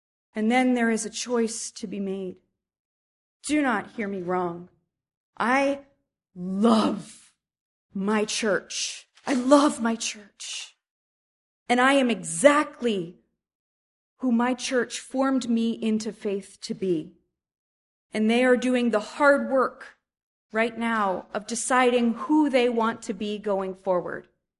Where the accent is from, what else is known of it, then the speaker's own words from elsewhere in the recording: New England, United States; I grew up in New England Congregationalism, the white church on the hill with the white people.